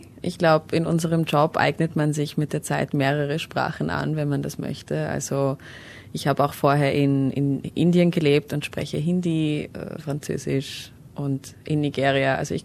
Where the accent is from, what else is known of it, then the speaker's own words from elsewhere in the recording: Graz, Styria, Austria; moved away; Ich komme aus der Steiermark, also ich bin Grazerin. Das hört man mittlerweile nicht mehr so sehr, weil ich schon sehr lange im Ausland lebe. Aber ja, das wunderschöne Graz ist mein Zuhause sozusagen.